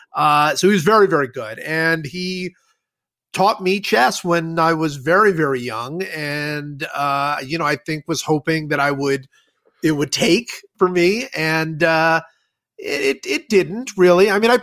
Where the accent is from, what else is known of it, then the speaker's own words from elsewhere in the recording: Cleveland, Ohio, United States; Yeah, my father, which I grew up in Cleveland, and my father was, very much of a a chess player.